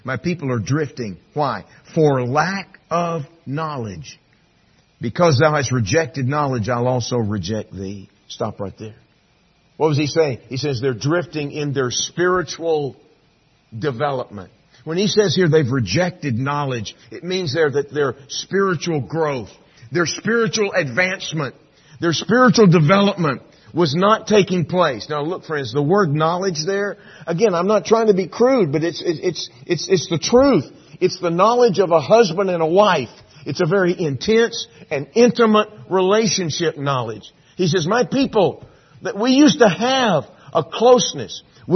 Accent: Texas, United States; When we grow up in Texas, you're just taught, always be, I hate to use the word proud, but always be proud that you're from Texas and feel sorry for those who aren't.

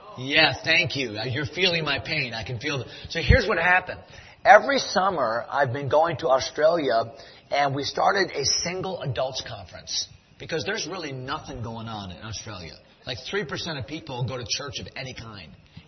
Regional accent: Connecticut, United States; also born or lived in Pittsburgh, United States; now in Fredericksburg, United States; I'm from Connecticut, so we started a church years ago in Connecticut, and I pastored there for 5 years.

